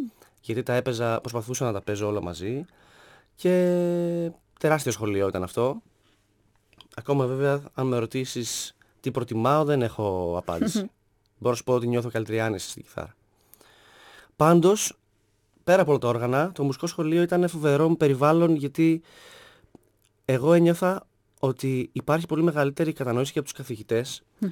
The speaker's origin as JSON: {"language": "Greek", "town": "Thessaloniki", "region": "Central Macedonia", "country": "Greece", "tie": "born or raised there", "said": "Γεννήθηκα μεγάλο στη Θεσσαλονίκη. Πήγα στο μουσικό σχολείο."}